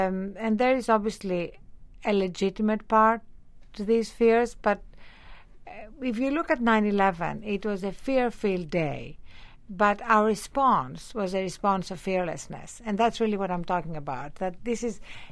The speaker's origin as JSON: {"language": "English", "country": "Greece", "said": "You know, I'm Greek and I grew up in Europe"}